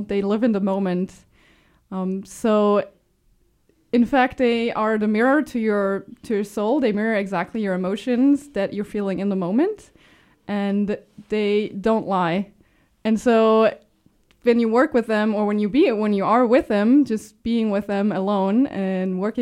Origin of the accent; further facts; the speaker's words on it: Luxembourg; moved away as an adult; also born or lived in St. Petersburg, Florida / Claremont, California; I am born and raised in Luxembourg.